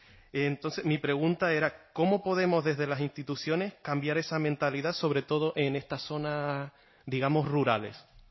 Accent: La Gomera, Canary Islands, Spain; Yo vengo desde La Gomera y es verdad que ahí no hay infraestructuras específicas para poder exponer este tipo de arte.

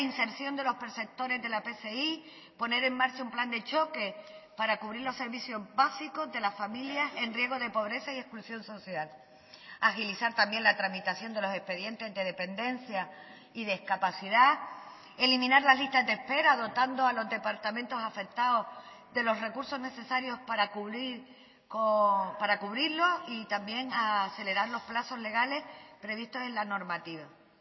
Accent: Canary Islands, Spain; Los canarios, señor consejero, somos los españoles que más tiempo tienen que esperar

